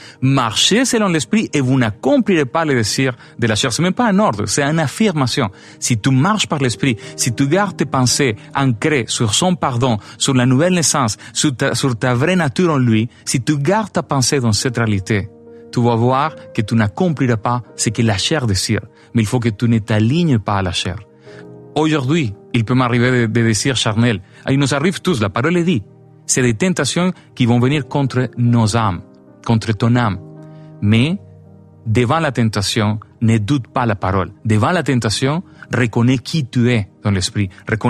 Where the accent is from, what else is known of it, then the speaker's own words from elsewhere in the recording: Canada; Je me ressens plutôt latino. Mais c'est pas important. Je suis canadien.